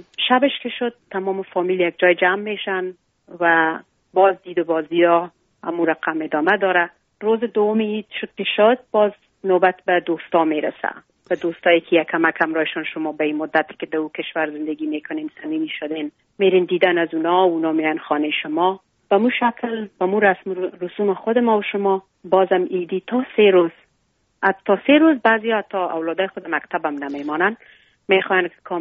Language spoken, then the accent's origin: Persian; Afghanistan; ما همه افغان هستیم، در هر جای دنیا که باشیم